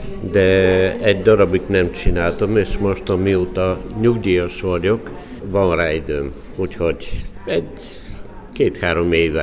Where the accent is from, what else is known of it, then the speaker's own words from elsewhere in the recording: Bulgaria; Hungarian is a second language; now in Hungary; Persze, ott születtem, és akkor ezt mindig, hogy mondom, minden festőnek van kedvenc témát, és az enyém az régi bulgárházak, a tengerpart, a kolostorok, az ikonok